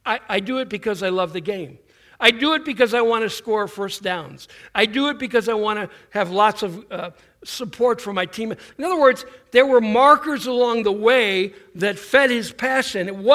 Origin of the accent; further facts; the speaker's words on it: Buffalo, New York, United States; I grew up in Buffalo, and, you know, it's just in my blood.